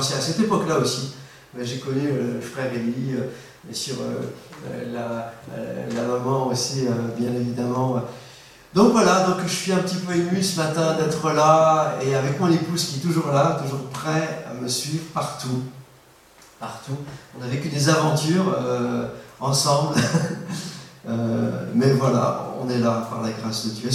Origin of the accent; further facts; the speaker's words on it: Valenciennes, Hauts-de-France, France; born there; accent: ch'ti; Parce que je suis un ch'ti, je suis né à Valenciennes. Je suis là, quartier du Hainaut. Je suis un vrai ch'ti, hein.